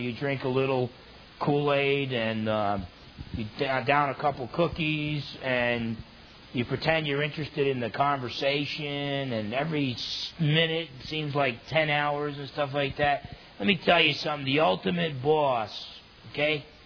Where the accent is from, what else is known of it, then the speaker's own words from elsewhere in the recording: New Jersey, United States; I grew up in New Jersey. Men don't cry.